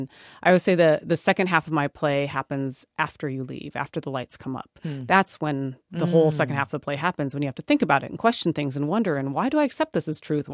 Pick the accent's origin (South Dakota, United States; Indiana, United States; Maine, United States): South Dakota, United States; where I grew up in South Dakota, which is a really rural state